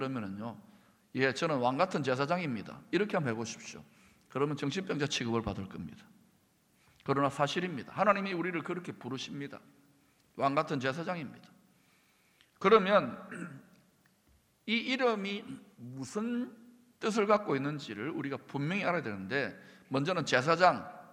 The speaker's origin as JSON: {"language": "Korean", "country": "South Korea", "said": "이 땅에 우리가 태어나 있기 때문에 저는 한국 사람"}